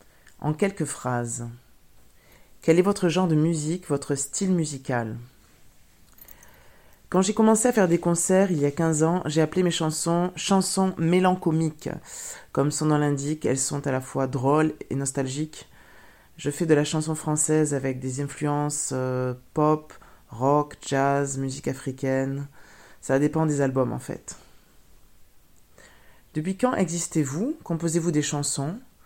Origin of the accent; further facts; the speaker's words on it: Toulouse, Occitanie, France; moved away as an adult; now in Berlin, Germany; parce que je viens de Toulouse. J'ai passé 26 ans à Toulouse. Puis, je suis venue vivre à Berlin en 2010.